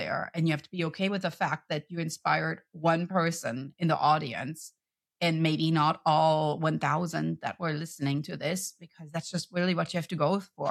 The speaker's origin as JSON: {"language": "English", "country": "Germany", "second_language": "English", "moved": "yes", "said": "And all this in a foreign language, right? I mean, I came from Germany."}